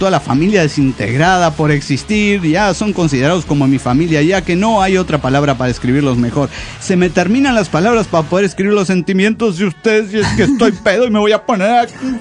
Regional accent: Valencia, Carabobo, Venezuela; de Valencia, Venezuela.

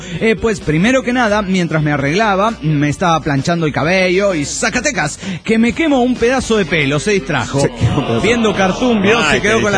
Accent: Neuquén, Argentina; de Neuquén, Argentina.

